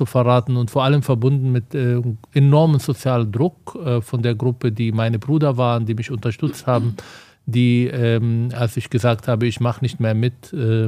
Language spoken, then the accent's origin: German; Palestine; als Palästinenser natürlich hat man gewisse Vorurteile gegenüber den Juden